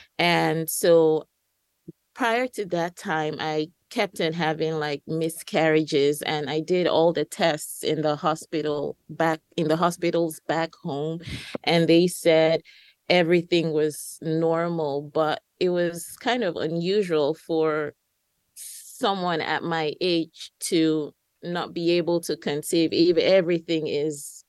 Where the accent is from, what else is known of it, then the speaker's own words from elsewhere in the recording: Nigeria; now in United States; I'm originally from Nigeria, and I've been in the U.S. since 2015